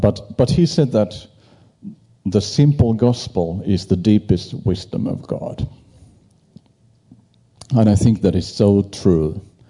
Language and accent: English; Finland; I come from Finland, and I know there's many people from Finland here.